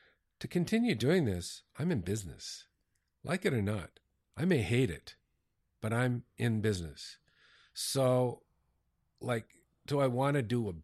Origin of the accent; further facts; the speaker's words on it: United States; I'm an American dude.